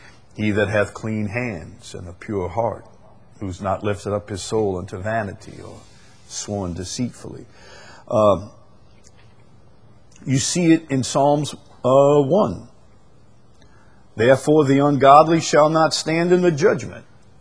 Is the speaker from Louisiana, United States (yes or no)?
yes; Chalmette, Louisiana, United States; But then again, I'm from Chalmette, and some things were incomprehensible to us, you know, like ballet and opera